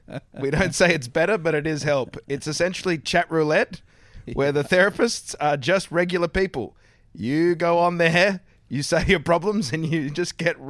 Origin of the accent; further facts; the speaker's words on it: Australia; as an Australian